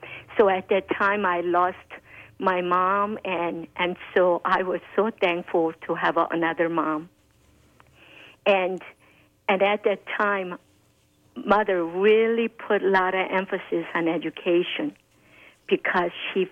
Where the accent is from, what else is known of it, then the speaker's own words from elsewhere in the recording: South Korea; But as I was growing up in Korea, having the American father and Korean mother of a mixed blood, I was quite discriminated and ridiculed and despised by my motherland.